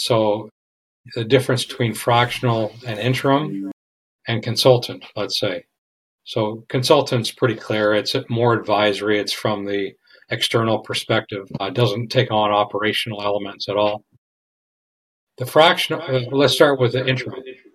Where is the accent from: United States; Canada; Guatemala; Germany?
Canada; because I had said I was from Canada. And we said, oh, well, I'm from Canada too.